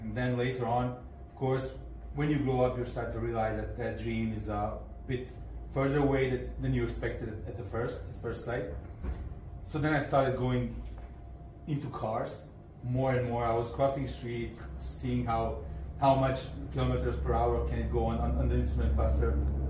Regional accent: Sarajevo, Bosnia & Herzegovina; now in Czech Republic; I'm here from Sarajevo, but I live in Czech Republic.

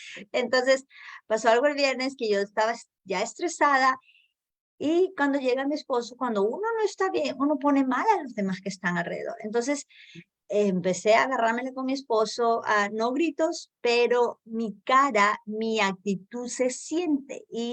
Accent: Peru; que las dos somos peruanas

